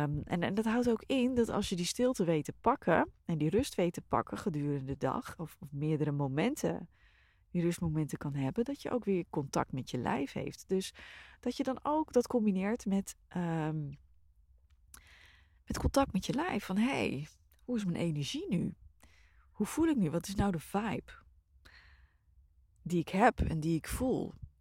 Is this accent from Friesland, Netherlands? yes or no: yes; Harlingen, Friesland, Netherlands; born there; Ik ben bijvoorbeeld geboren in Harlingen.